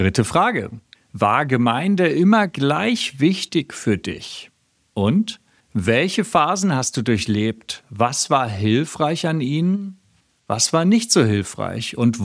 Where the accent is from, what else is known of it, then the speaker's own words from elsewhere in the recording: Hamburg, Germany; aus Hamburg beim Stream